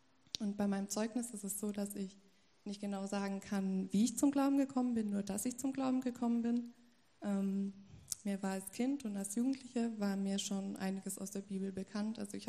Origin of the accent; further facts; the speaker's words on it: Donaueschingen, Baden-Württemberg, Germany; also born or lived in Nuremberg; now in Emmendingen, Germany; ich bin 25 Jahre alt, ich komme ursprünglich aus Donaueschingen. Habe aber jetzt zuletzt wegen meinem Studium in Nürnberg gewohnt und habe jetzt angefangen zu arbeiten und eben einen Job in Emmendingen gefunden, weswegen ich im September auch hierher gezogen bin.